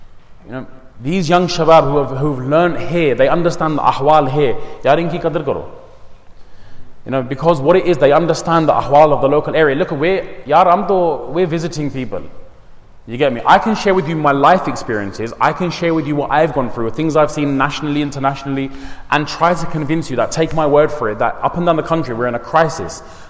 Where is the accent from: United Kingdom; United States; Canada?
United Kingdom; Crawley, South East England; it comes 265 miles from my house to here, around about that sort of distance. 5 hours journey. So we're from Crawley.